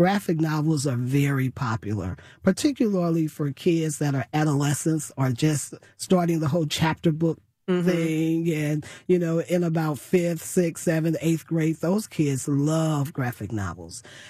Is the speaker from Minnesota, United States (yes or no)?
no; St. Louis, Missouri, United States; So my parents, we grew up in the Jeff Vanderloo community, which has always been a working class community and a huge concentration of folks that are just growing up in poverty. I attended Dunbar Elementary School, which is part of the St. Louis public school system.